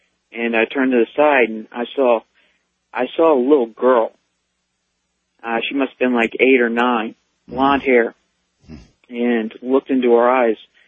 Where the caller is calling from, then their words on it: Virginia, United States; And I'm calling from Virginia.